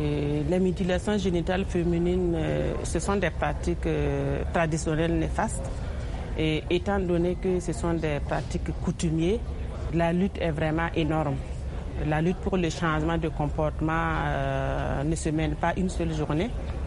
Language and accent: French; Burkina Faso; étant donné que chez nous, au Burkina, les femmes sont 100% agricultrices et que les femmes n'ont pas accès à la terre chez nous, au Burkina